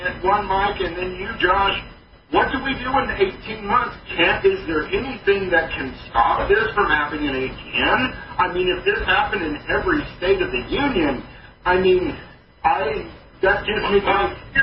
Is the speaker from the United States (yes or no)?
no; Iran; now in Europe; And I'm an outsider, not an American. I live in Europe. I come from Iran. I speak Arabic.